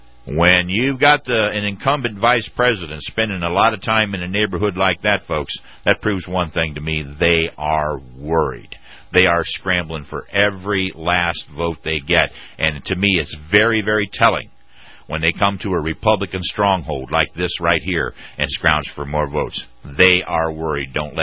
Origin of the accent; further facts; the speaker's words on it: United States; I am an American citizen, and I want to make my country the best it can be, so I am proud to pay my taxes.